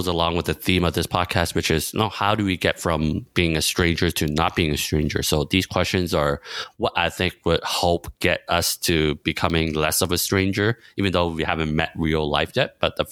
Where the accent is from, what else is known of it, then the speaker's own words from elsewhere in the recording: Canada; also born or lived in Hong Kong; I am Asian Canadian, meaning that I was born in Hong Kong and then immigrated to Canada with my family when I was around 4, turning 5. And I've been there since for most part of my life.